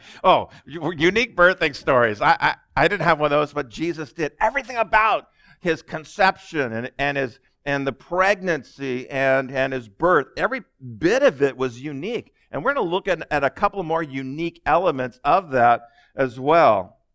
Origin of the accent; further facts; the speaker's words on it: Enumclaw, Washington, United States; born there; I was born in Enumclaw, which, you know, unless you know where that is, you don't know where that is.